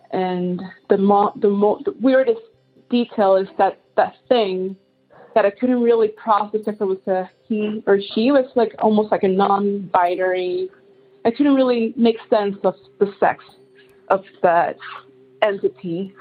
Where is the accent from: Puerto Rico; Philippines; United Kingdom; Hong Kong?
Puerto Rico; she came from the States because I was raised in Puerto Rico with my grandma.